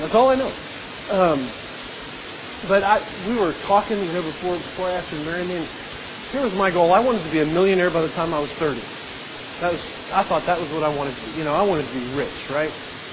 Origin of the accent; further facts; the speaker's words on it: East Coast, United States; I grew up on the East Coast. They have hurricanes.